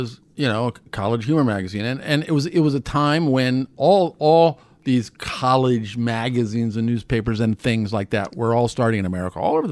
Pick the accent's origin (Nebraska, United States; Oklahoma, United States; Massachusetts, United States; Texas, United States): Nebraska, United States; Omaha; I mean, that's growing up in Omaha.